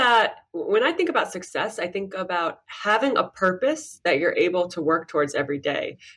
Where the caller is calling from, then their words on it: New Jersey, United States; I am in New Jersey in the US, if you can't tell by my accent.